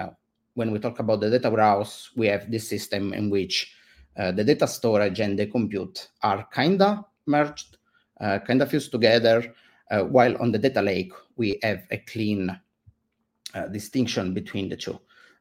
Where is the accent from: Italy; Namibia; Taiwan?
Italy; English is a second language; Funny thing from me, I'm from Italy, and I get to tell this a lot to all my coworkers.